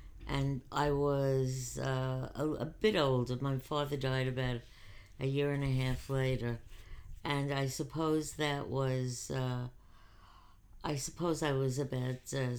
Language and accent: English; New York City, New York, United States; born there; I was born in the Bronx to my mom and my dad